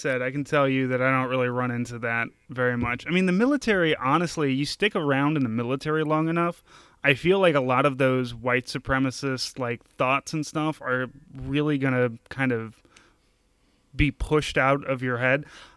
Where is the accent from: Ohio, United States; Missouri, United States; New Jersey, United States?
Missouri, United States; St. Louis; when I went to basic training, I'm from St. Louis